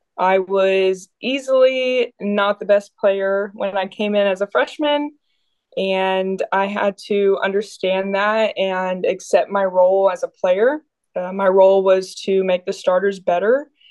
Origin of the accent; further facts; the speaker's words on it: Keller, Texas, United States; I grew up in Keller, Texas. I am a middle child.